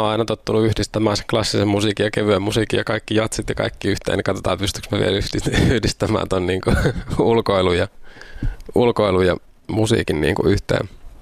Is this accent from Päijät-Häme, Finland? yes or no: yes; Lahti, Päijät-Häme, Finland; born there; olen syntynyt Lahdessa ja lähdin opiskelemaan Helsinkiin ja Pietariin, mutta sitten palasin niin kuin muusikkona, keskipiste oli Lahti